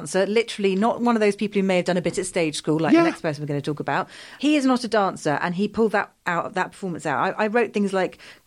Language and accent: English; United Kingdom; I am British.